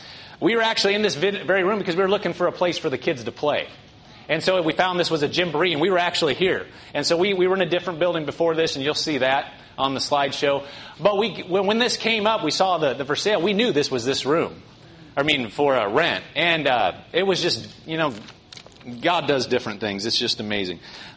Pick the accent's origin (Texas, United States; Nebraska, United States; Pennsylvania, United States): Nebraska, United States; I'm from Nebraska. We get cold there. We get hot there. I mean, it gets really cold, wind chill.